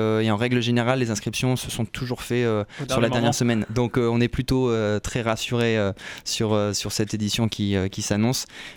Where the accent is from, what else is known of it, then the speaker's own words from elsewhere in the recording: Tours, Centre-Val de Loire, France; nous par exemple on est de Tours